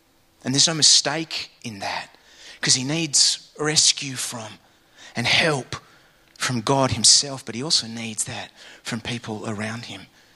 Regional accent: England, United Kingdom; I mean, I'm English.

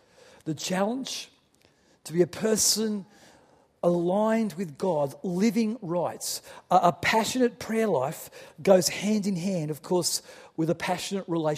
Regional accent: Newcastle, New South Wales, Australia; He's a resident in my hometown of Newcastle. He's kind of a legend in Newcastle.

